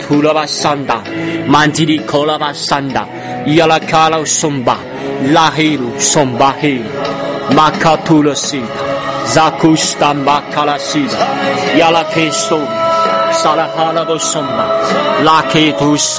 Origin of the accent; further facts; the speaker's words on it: China; born there; 感谢你是我们生在中国，我们要在中国向你来呼求。